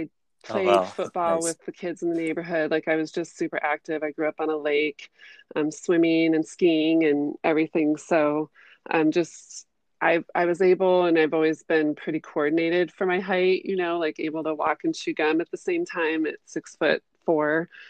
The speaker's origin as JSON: {"language": "English", "town": "Brooklyn", "region": "Michigan", "country": "United States", "tie": "born or raised there", "said": "But I grew up in Michigan. So I'm from a small town called Brooklyn, Michigan. One stoplight."}